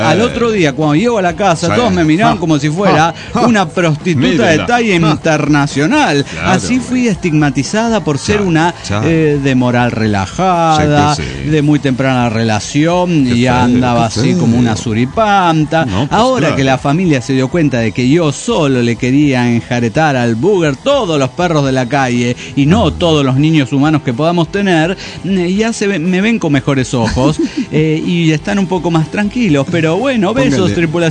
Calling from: Coahuila, Mexico; Desde Salta Río, Coahuila.

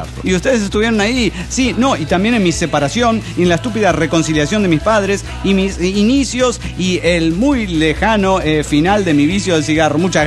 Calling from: Atotonilco el Alto, Jalisco, Mexico; Desde la casa de mis papás es en Atotonilco, el Alto de Jalisco.

